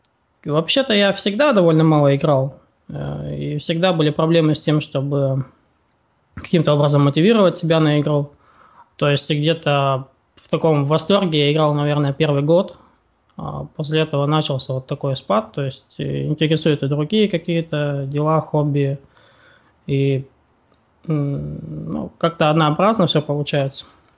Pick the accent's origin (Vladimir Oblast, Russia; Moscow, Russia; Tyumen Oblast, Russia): Tyumen Oblast, Russia; Tyumen; now in Dnipro, Ukraine; я из Тюмени, начал играть в покер где-то в 2008 году, сейчас живу в Днепропетровске